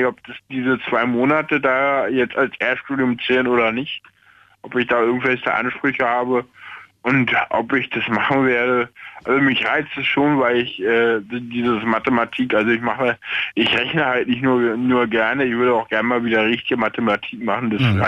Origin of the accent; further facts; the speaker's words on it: Berlin, Germany; ich bin in Berlin aufgewachsen, habe immer in Berlin gelebt und habe dann aber in Brandenburg an der Havel studiert und habe da auch gewohnt